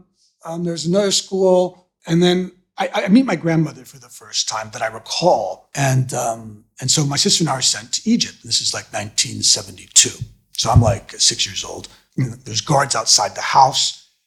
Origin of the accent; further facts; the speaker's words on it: New Zealand; born there; also born or lived in United States; And so I was born in New Zealand. And lived in the States.